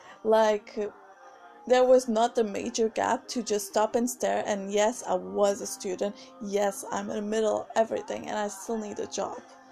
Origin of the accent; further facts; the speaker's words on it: India; English is a second language; I'm Indian, and I talk about 3 to 4 languages. I mean, I used to talk French when I was at school